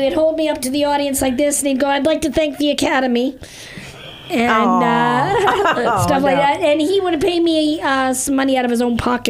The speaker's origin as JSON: {"language": "English", "country": "Canada", "tie": "born or raised there", "said": "I grew up in Canada."}